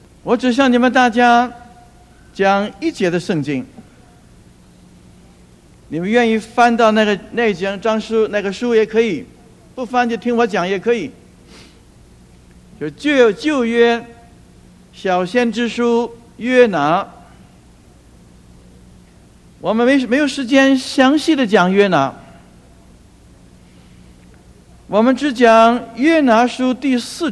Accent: Beijing, China; now in United States; 我自己是生长在北京，我不告诉你们多少年以前哈。 那么我老家是保定府，我生长在北京，我来到美国30多年了，快40年了

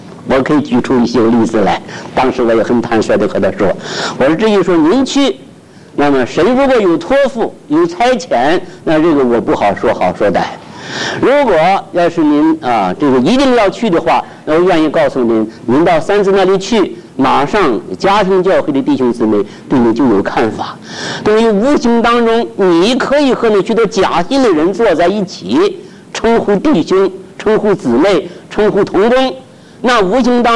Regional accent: China; moved away as an adult; 我说我很惭愧，我土生土长在大陆，一直到1995年我才出来

